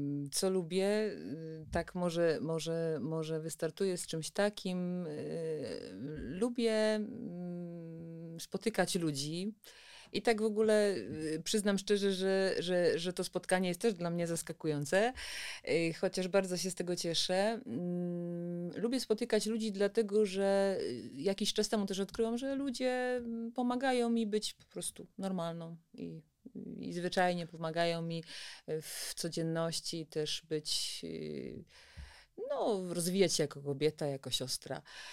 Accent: Środa Wielkopolska, Greater Poland Voivodeship, Poland; Ja pochodzę z województwa, z tej części poznańskiej. Ja uczyłam się w liceum w Środzie Wielkopolskiej.

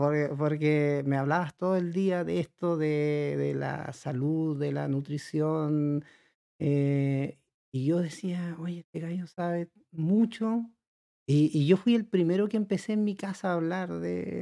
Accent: Paso Bolsón, Los Lagos, Chile; somos cinco todavía, y nos criamos en Paso Bolsón, que está, bueno, específicamente en Lago Las Rocas. Mis padres tenían un campo, eso está de Llanada Grande, está Río Pueblo, Llanada Grande, está en el límite fronterizo. Nosotros vivíamos a 2 horas de Lito.

